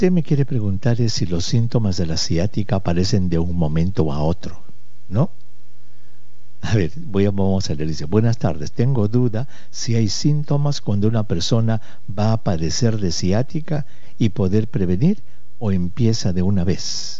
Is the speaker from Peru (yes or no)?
yes; Peru; en mi país, en el Perú, se usa, la gente dice, ¡ay, está enferma de los nervios!